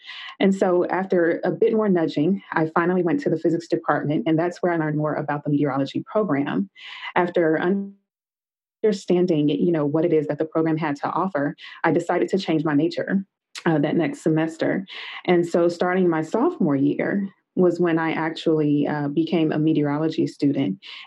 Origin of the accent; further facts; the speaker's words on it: Meridian, Mississippi, United States; I grew up in Meridian, Mississippi, and, you know, Mississippi is in Tornado Alley.